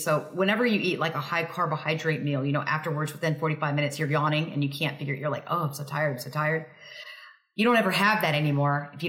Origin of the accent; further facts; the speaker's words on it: Texas, United States; Because I was a meat and potato. I'm from Texas.